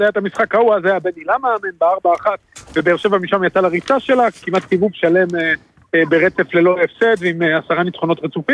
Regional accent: Netanya, Central District, Israel; אני גדלתי בנתניה, כולם היו נתניאתים סביבי

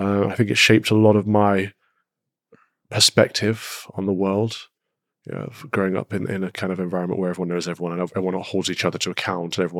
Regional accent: Mansfield, East Midlands, United Kingdom; I grew up in the Midlands, Mansfield, Nottinghamshire, a former miner's town, you know, part of Sherwood Forest, Robin Hood area, and we're a very small town.

